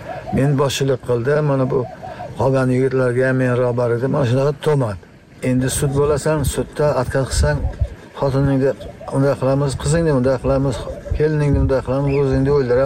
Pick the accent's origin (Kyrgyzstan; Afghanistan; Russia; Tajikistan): Tajikistan; Khatlon; now in Uzbekistan; 1997-yil oilaviy biz Xatlon viloyatidan Surxondaryo viloyatining Jahron tumaniga ko'chib keldik.